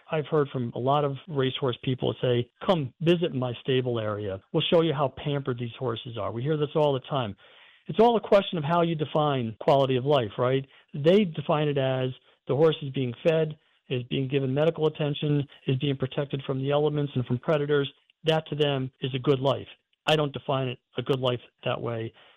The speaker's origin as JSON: {"language": "English", "region": "New York", "country": "United States", "tie": "born or raised there", "said": "Growing up in this area, I was born and raised in the Capital Region"}